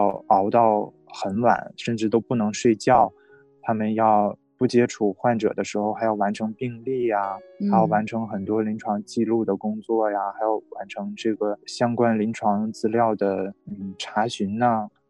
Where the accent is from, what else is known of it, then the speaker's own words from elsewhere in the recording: northern China, China; 因为我是一个北方人，比较喜欢吃饺子